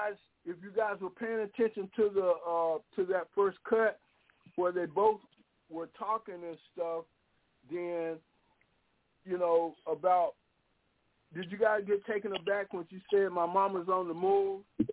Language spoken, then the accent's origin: English; Georgia, United States; I'm from Georgia. I'm from Georgia, you guys. I'm 72 years old.